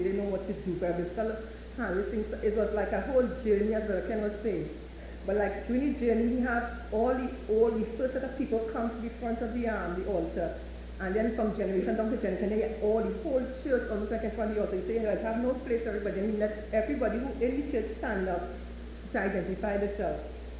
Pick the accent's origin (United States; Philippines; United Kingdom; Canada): Canada; And you say, well, I'm from Canada.